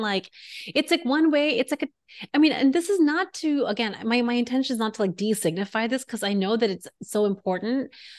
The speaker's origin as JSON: {"language": "English", "region": "North India", "country": "India", "tie": "born or raised there", "said": "I'm from North India. That's where I grew up, and I'm married to someone that's South Indian."}